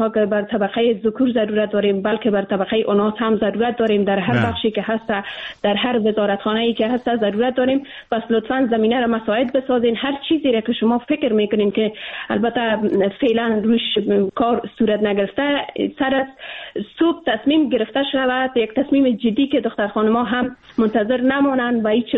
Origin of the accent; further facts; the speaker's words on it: Afghanistan; ما به عنوان یک افغان